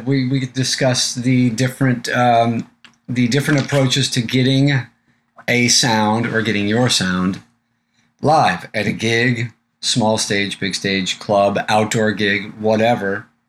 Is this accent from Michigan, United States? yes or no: no; San Diego, California, United States; Well, so, I'm from San Diego, so.